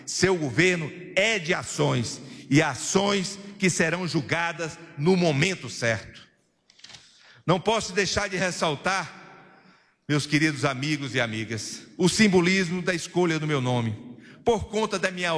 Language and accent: Portuguese; Northeast Region, Brazil; Enquanto nordestino, quero agradecer em nome de todos os meus irmãos e irmãs da minha região